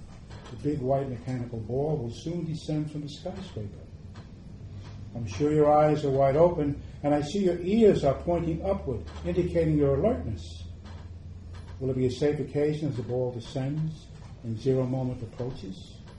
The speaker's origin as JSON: {"language": "English", "town": "Bronx", "region": "New York", "country": "United States", "said": "Pelham Bay in the Bronx, which I'm from the Bronx. Before I became educated, I'd say I'm from the Bronx. Now from the Bronx, Bronx, you know."}